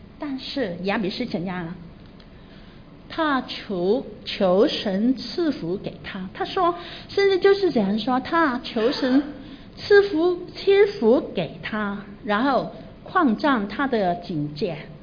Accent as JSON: {"language": "Chinese", "region": "Guangdong", "country": "China", "said": "我们广东人说生个叉烧好过生你咁样"}